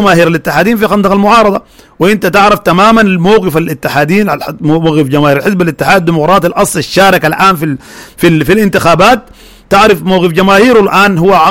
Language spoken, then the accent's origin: Arabic; Sudan; لا تعنينا احنا كشعب سوداني